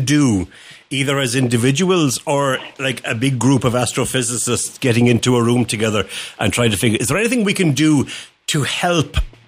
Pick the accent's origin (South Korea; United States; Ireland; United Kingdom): Ireland; through this thick Spanish accent, you probably can't tell I'm from Ireland originally.